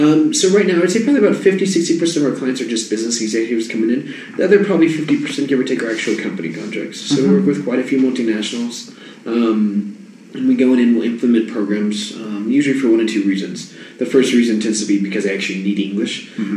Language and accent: English; United States; kind of what I was brought up with in the United States.